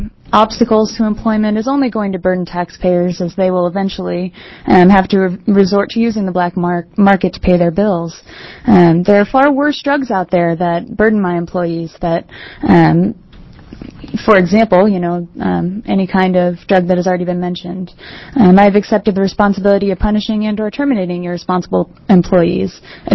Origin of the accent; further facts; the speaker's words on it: Lake Oswego, Oregon, United States; I'm from Lake Oswego. I work in Lake Oswego at Pizzicato.